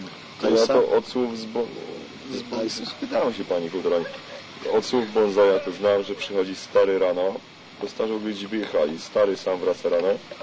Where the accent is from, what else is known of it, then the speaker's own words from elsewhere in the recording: Koszalin, West Pomeranian Voivodeship, Poland; ja z Koszalina sam jechałem